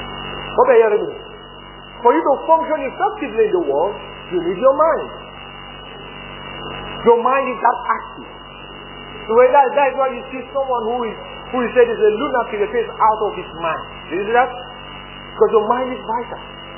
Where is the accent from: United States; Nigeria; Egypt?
Nigeria; This Bible is not supposed to enter this Bible because I'm a Nigerian.